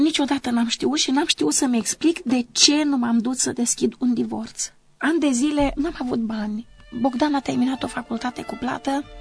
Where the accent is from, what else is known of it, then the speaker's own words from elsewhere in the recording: Focșani, Vrancea County, Romania; moved away; eu mi-am lăsat și orașul natal, am lăsat Focșaniu, mi-am lăsat un apartament pe care mi-l cumpărase tatăl meu.